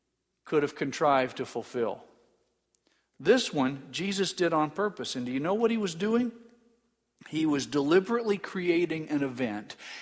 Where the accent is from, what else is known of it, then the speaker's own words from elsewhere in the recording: Indianapolis, Indiana, United States; born there; I was born in Methodist Hospital in Indianapolis.